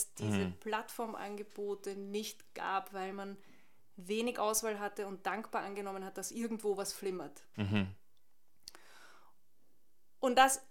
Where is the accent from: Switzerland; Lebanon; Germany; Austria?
Austria; Ich komme aus Österreich, das ist ein ganz kleiner Filmmarkt